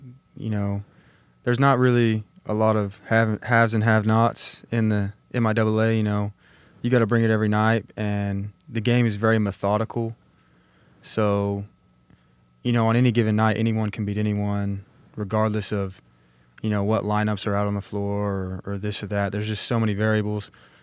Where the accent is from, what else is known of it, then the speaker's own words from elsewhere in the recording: Verdigris, Oklahoma, United States; I'm a senior, and I'm from Verdigris, Oklahoma.